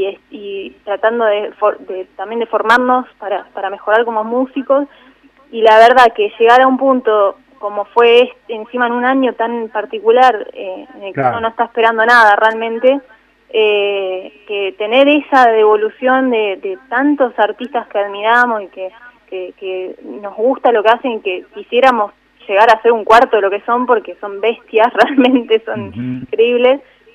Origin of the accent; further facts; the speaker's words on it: Capilla del Monte, Córdoba, Argentina; also born or lived in Rosario; después con mis viejos nos fuimos a vivir a Capilla del Monte, en Córdoba, que mis viejos siguen viviendo allá con mis hermanos. Y cuando tuve que estudiar, nací a Córdoba Capital, porque es lo que está más cerca